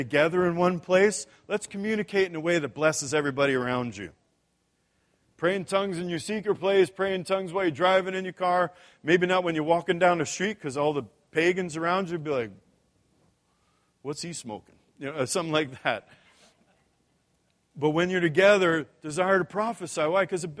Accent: New York, United States; So I'm from New York, right?

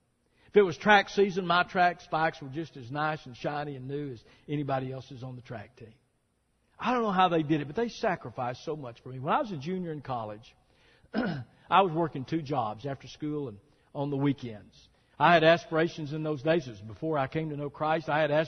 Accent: Fort Worth, Texas, United States; I mentioned that I grew up in Fort Worth. My parents sacrificed so much for me.

